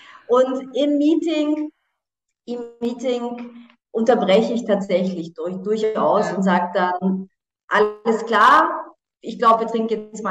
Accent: Germany; moved away as an adult; now in Austria; Also ich bin ja Deutsche. Also ich bin in Deutschland ja aufgewachsen, ich lebe seit 16 Jahren in Österreich

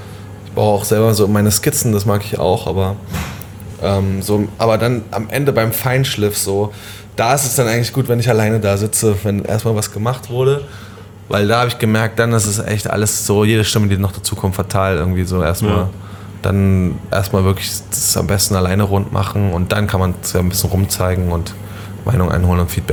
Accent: Berlin, Germany; Also ich bin ja eigentlich schon in Berlin groß geworden.

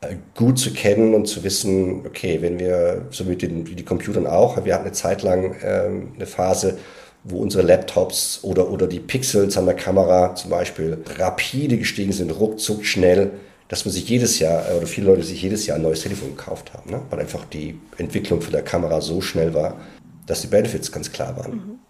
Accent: Baden-Württemberg, Germany; born there; ich komme aus dem Schwarzwald, gebürtig.

